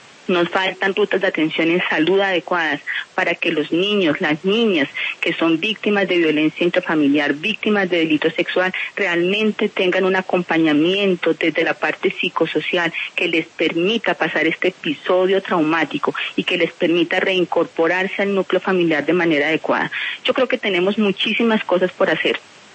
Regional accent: Colombia; Yo sí creo que como Estado colombiano tenemos una deuda con nuestros niños

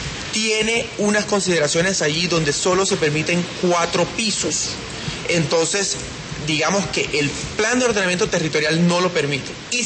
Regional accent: Colombia; tenemos como colombianos, como Estado colombiano, defender la declaratoria de valor universal excepcional que tiene Cartagena ante la UNESCO.

